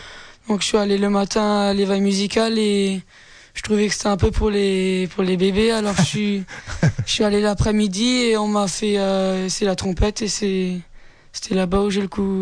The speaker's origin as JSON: {"language": "French", "town": "Ettendorf", "region": "Grand Est", "country": "France", "said": "je viens d'Ettendorf. J'ai 15 ans, j'ai deux frères et une sœur."}